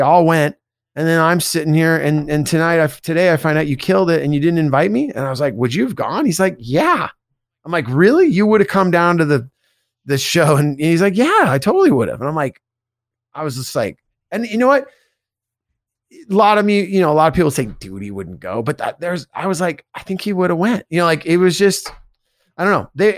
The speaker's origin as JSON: {"language": "English", "region": "California", "country": "United States", "tie": "born or raised there", "said": "it meant more to me to be on that tour because of growing up in the Bay Area."}